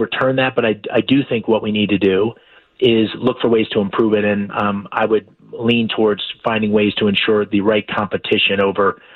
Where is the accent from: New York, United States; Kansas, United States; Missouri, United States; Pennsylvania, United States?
Pennsylvania, United States; I grew up in Pennsylvania. I am seventh generation. My mom and dad live in Harrisburg.